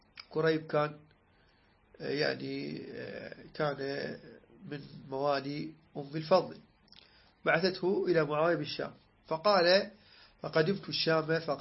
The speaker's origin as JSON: {"language": "Arabic", "country": "Iraq", "said": "قالوا عندنا بالعراق يقول هذا قول طابع"}